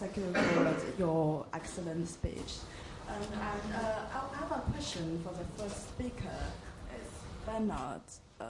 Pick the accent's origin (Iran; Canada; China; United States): China; English is a second language; I come from China, so I would like to raise a question about how narratives can lead to emotionless.